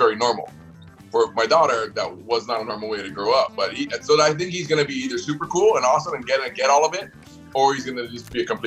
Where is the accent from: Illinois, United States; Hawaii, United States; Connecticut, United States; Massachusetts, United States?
Hawaii, United States; I mean, we're growing up in Hawaii, right?